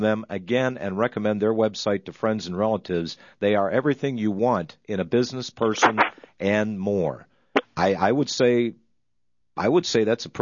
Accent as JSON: {"language": "English", "region": "Pennsylvania", "country": "United States", "tie": "born or raised there", "said": "Here's a guy from New Ringgold, Pennsylvania, my home state."}